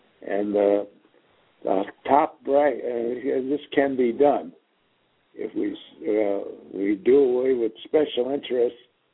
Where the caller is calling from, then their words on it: Hubbardton, Kansas, United States; I'm from Hubbardton, Kansas.